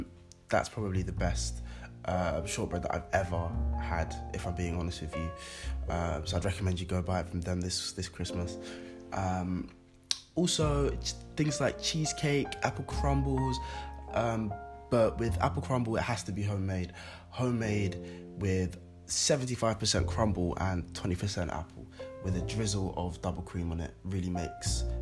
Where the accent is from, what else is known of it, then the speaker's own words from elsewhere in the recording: London, United Kingdom; I'm 20 years old and I'm from London.